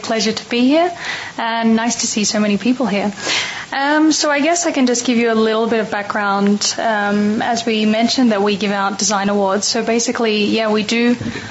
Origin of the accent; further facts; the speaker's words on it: Australia; now in Copenhagen, Denmark; I guess if you notice from the accent, I'm actually Australian. So I moved to Copenhagen about 7 years ago.